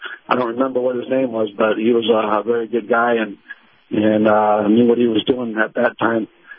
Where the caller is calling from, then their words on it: Sarasota, Florida, United States; Truck driver … from Sarasota.